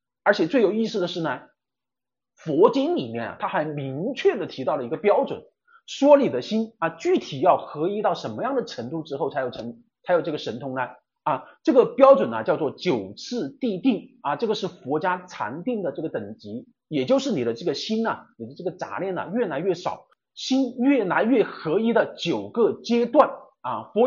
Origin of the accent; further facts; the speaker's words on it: China; 我们中国人啊，尤其是熟悉道德经的人啊